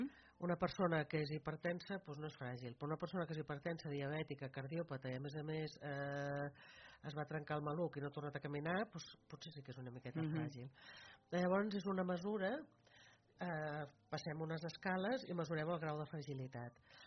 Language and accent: Catalan; Catalonia, Spain; Jo sóc del Penedès i sóc pro vi, pro cava